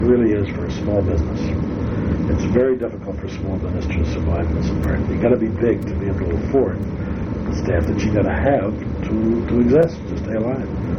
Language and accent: English; New York, United States; born there; because I was born here in New York in 1924 in November.